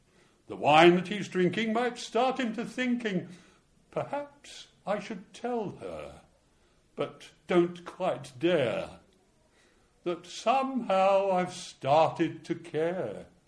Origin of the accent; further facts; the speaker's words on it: London, United Kingdom; Now when I was growing up in Middlesex, our county librarian was a Miss Dimbleby, Richard Dimbleby's sister, and a very formidable lady.